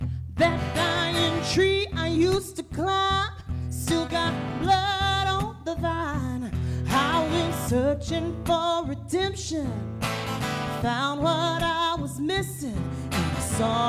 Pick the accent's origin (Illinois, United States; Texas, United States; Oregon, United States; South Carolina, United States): South Carolina, United States; This is about my home state of South Carolina.